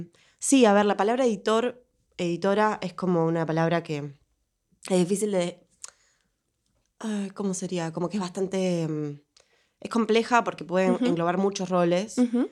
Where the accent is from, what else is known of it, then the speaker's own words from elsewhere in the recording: Buenos Aires, Argentina; Bueno, yo soy de Buenos Aires, nací en Capital.